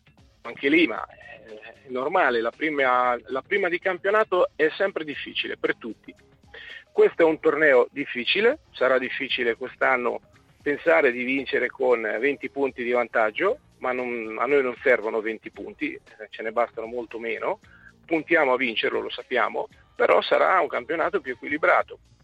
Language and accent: Italian; Ancona, Marche, Italy; io sono d'Ancona perché siamo dorici, no?